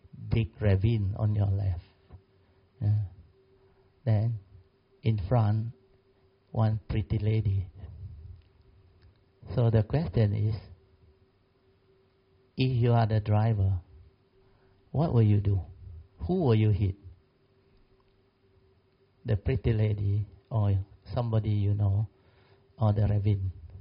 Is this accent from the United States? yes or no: no; Alor Setar, Kedah, Malaysia; And my hometown is in Alostar. So that time, I have to travel from Alostar to Penang every week.